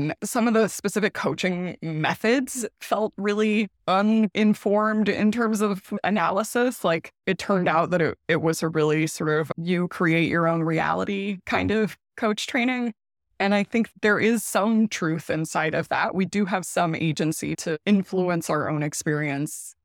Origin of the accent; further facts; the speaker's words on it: Louisiana, United States; Some backstory is that I grew up in South Louisiana and my family is political in the opposite direction of me.